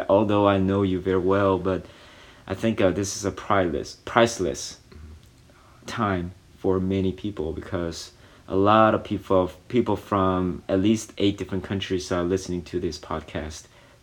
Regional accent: United States; I mean, yeah, I'm Korean American.

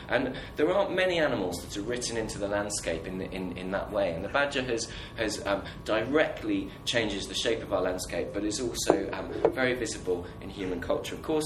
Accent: East of England, United Kingdom; I grew up in the Norfolk countryside

